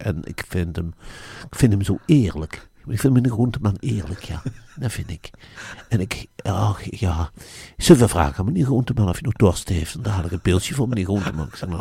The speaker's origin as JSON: {"language": "Dutch", "town": "Velp", "region": "Gelderland", "country": "Netherlands", "said": "Ik kwam heel bleu eigenlijk uit Arnhem-Velp in Nijmegen wonen."}